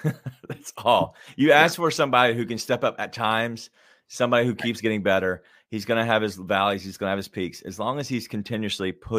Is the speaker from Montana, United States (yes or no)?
no; Memphis, Tennessee, United States; I don't know if it was because I was from Memphis